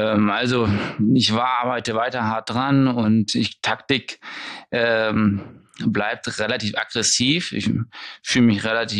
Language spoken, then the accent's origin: German; Hanover, Lower Saxony, Germany; Erstmal, moin, wie man bei uns in Hannover auch sagt.